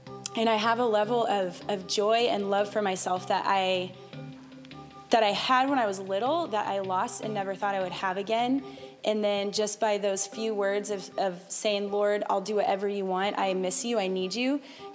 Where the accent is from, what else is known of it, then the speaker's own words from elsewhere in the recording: California, United States; also born or lived in Texas; I grew up in California, and I found myself in college or out of college in Texas